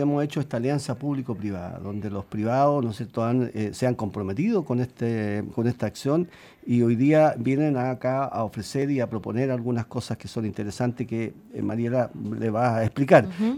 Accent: Concón, Valparaíso, Chile; Yo soy nacido y criado en Concón y desde que tengo uso de razón hemos compartido con los mendocinos

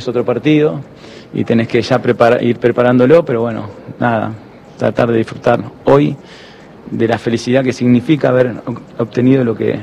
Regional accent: Argentina; Yo soy argentino y nací en nuestro fútbol

